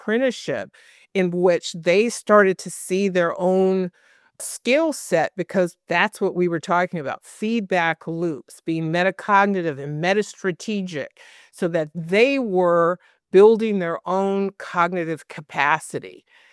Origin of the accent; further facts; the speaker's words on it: San Francisco, California, United States; I grew up in San Francisco, was integrated. but I lived in the projects, predominantly African American and Samoan community